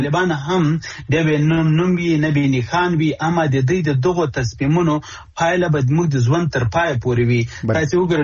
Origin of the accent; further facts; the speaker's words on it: Afghanistan; زه د افغانستان د یو بچی په صفت باندې د دې وطن د یو زوی په صفت